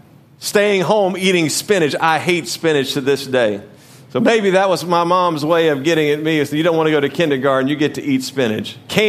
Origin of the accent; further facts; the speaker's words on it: Louisiana, United States; and then I was raised in Louisiana, which is the second from the bottom.